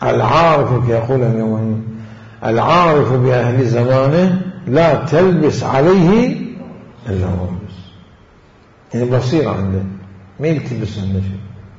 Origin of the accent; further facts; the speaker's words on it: Najaf, Najaf Governorate, Iraq; سألتني عن النجف وأزقتها وزواياها وأحداثها كواحد نجفي مصلصل.